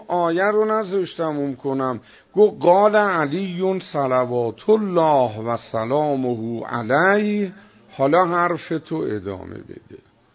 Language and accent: Persian; Iran; نگفتم من ایرانیم، چون نمیدونستم موضعش چیه.